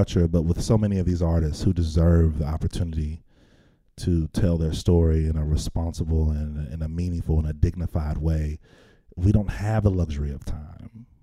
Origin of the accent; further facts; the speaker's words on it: Memphis, Tennessee, United States; You know, I'm from Memphis, and I know the neighborhoods you come from, and I live and I breathe this culture